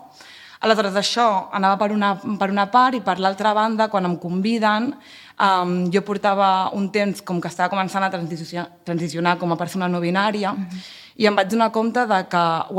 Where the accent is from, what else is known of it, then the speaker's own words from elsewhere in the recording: Torrelles de Llobregat, Catalonia, Spain; Galop de Panderetes és una dansa de l'esbar del meu poble, de Torrelles de Llobregat, que havíem ballat des de peques.